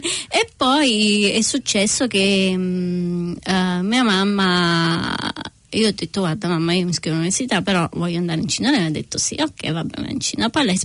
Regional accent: Naples, Campania, Italy; moved away as an adult; now in London, United Kingdom; sono nata e cresciuta a Napoli. Adoro la mia città tuttora.

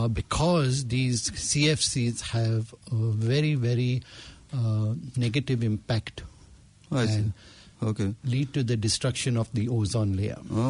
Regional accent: Mumbai, Maharashtra, India; when I was a child, I grew up in Santa Cruz in Bombay, and had the privilege of staying in a small little bungalow kind of environment.

